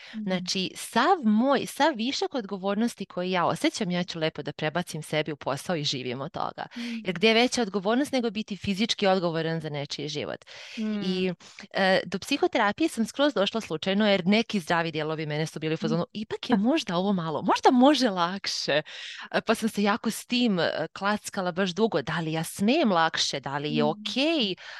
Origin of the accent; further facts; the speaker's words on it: Serbia; moved away as an adult; now in United Kingdom; Udata sam za stranca, moj muž je Poljak, ja sam iz Srbije, mi smo zajedno tako šetali po Evropi. Sjatili smo se u Engleskoj sad već 3+ godine.